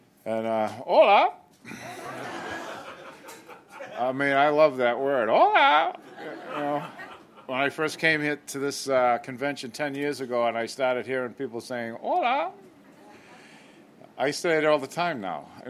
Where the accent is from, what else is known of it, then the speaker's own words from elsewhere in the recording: Massachusetts, United States; born there; I was born in Massachusetts, a little town north of Boston, Irish Catholic, raised Irish Catholic.